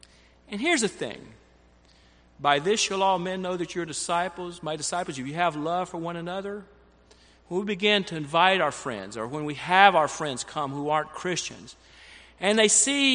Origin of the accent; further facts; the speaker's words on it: Alabama, United States; Well, the way I was raised in Alabama, you give them a nice handshake, and maybe good to keep your distance.